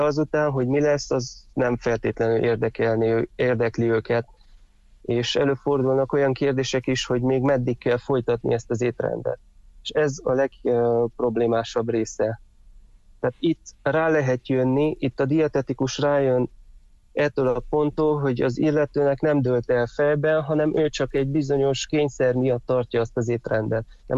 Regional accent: Târgu Mureș, Mureș County, Romania; now in Miercurea Ciuc, Romania; Én vásárhelyi születésű vagyok, 26 és fél évet éltem pontosabban Vásárhelyen

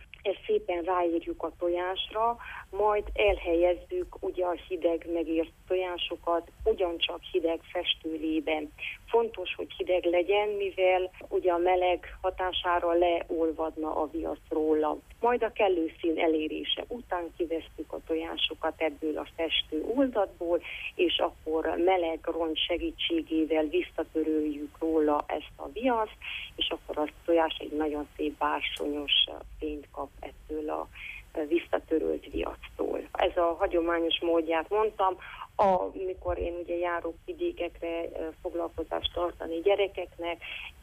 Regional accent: Székelyszentmihály, Harghita, Romania; now in Oradea, Romania; ugyanis én Székelyszentmihályról származom, és úgy alakult, hogy a férjem nagyváradi

